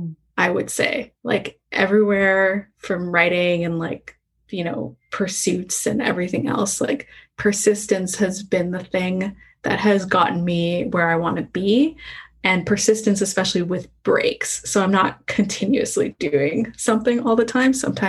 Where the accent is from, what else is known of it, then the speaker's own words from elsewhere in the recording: Canada; because I am obnoxiously Canadian at times.